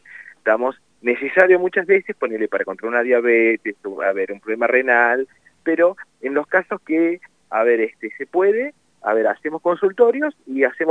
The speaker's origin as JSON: {"language": "Spanish", "country": "Argentina", "said": "como buenos argentinos"}